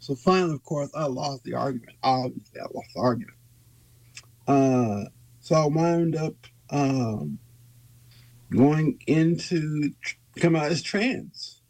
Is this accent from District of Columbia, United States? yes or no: no; Los Angeles, California, United States; Well, I grew up in South Central L.A. A lot of poverty.